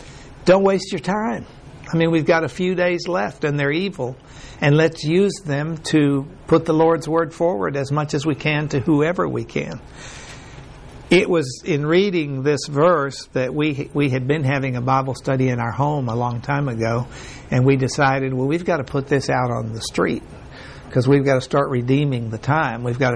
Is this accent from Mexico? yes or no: yes; Mexico; English is a second language; now in United States; when we were raised in Mexico and then we came to the States and then we were out there working.